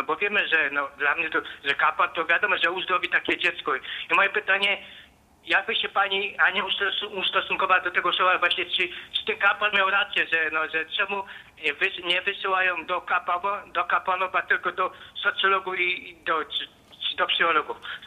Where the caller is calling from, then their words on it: Chicago, Illinois, United States; ja też z Chicago.